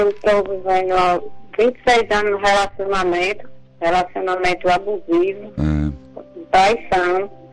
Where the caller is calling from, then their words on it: Rio Grande do Norte, Brazil; Do Rio Grande do Norte.